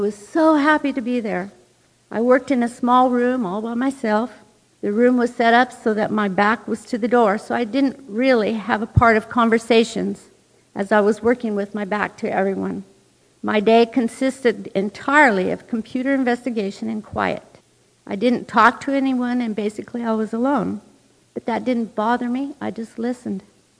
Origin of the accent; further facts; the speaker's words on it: Roseburg, Oregon, United States; I was born in Roseburg, Oregon, to … Yes, I was a … born and raised right here in Roseburg. My mother's parents were first-generation Adventists, so that makes me a third, I guess.